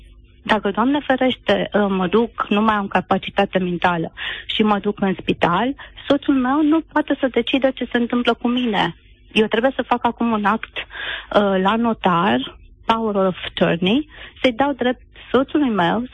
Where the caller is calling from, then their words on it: United Kingdom; vă sunt din Marea Britanie.